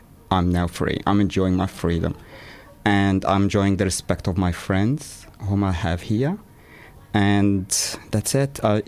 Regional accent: Egypt; I, as you know, I come from the Egyptian background, and being gay there, as you know, also, it's illegal.

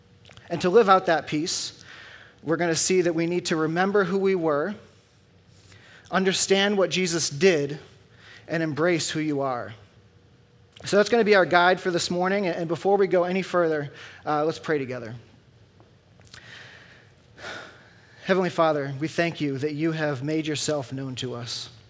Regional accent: Foxborough, Massachusetts, United States; Among my favorite memories, actually, as a kid growing up in Foxborough, was as a junior higher, we used to ride our bikes down to the Patriots practice field.

